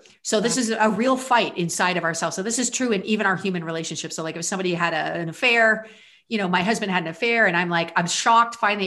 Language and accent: English; Canada; I'm Canadian